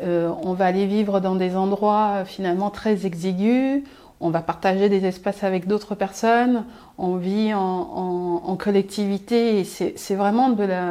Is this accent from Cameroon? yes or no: yes; Douala, Littoral, Cameroon; Je suis née au Cameroun, à Douala. Et donc Douala, c'est la capitale économique du Cameroun. Et moi, j'ai vécu avec ma maman, mes frères et mes sœurs.